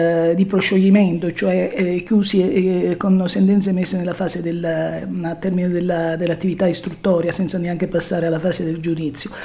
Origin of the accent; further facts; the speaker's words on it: Calabria, Italy; da calabrese testarda